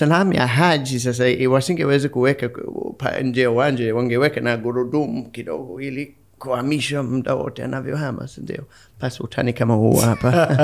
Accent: Iringa, Tanzania; Nilitoka Iringa

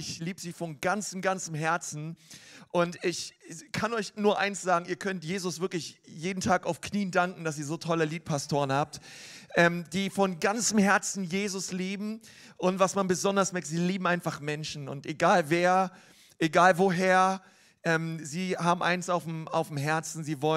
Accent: Nuremberg, Bavaria, Germany; Ich komme ja aus Nürnberg, auch von unserer Ecclesia Church.

